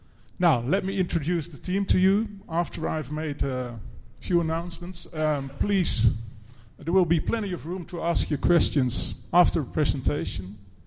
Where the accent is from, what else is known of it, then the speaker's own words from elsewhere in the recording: Netherlands; English is a second language; We are from the Netherlands. And the Netherlands is a small country in Europe. It's next to Germany and Belgium